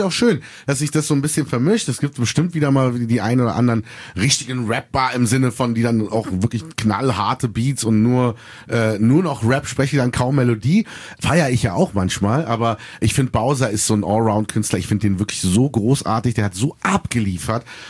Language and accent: German; Berlin, Germany; born there; Menschen wie mich, die hier geboren sind, in Berlin geboren sind, ich liebe mein Heimatland Deutschland, ich singe auf Deutsch, ich texte auf Deutsch, ich denke auf Deutsch.